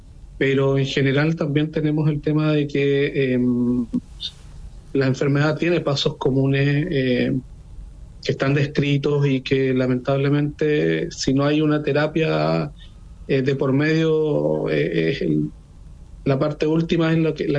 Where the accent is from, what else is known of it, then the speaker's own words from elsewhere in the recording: Panguipulli, Los Ríos, Chile; yo soy de Panguipulli